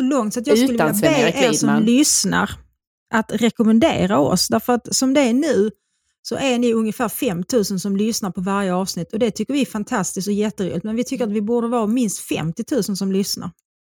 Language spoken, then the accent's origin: Swedish; Malmö, Skåne, Sweden; born there; also born or lived in Stockholm; jag är ju född i Malmö och bodde i Malmö tills jag skulle börja skolan. Och sen återvände jag till Malmö så fort jag kunde, det vill säga när jag hade fyllt 18 och slutat gymnasiet och börjat jobba som vårdbiträde på Värnhus sjukhus i Malmö.